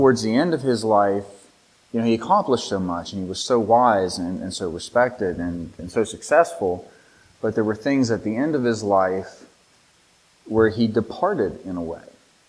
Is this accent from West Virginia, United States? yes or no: yes; West Virginia, United States; I'm from West Virginia originally, so I'm a West Virginia Mountaineers fan.